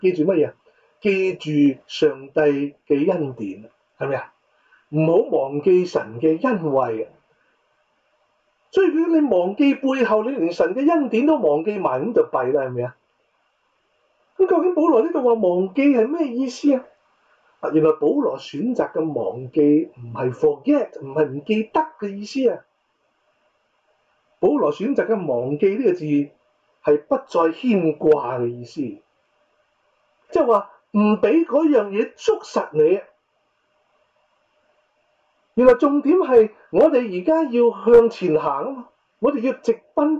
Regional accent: Hong Kong; 就当年呢，就我小学六年班的时候，你知道香港的班是怎么分的啦？我那时我学校小学呢六班啊

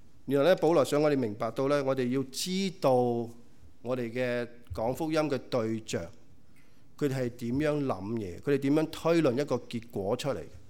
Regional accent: China; now in Canada; 我哋係中國人，住喺加拿大西方文化，係咪？

